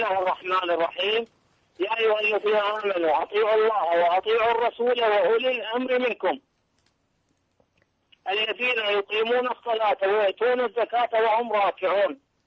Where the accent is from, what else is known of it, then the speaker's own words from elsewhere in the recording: Najaf, Najaf Governorate, Iraq; أنا ابن النجف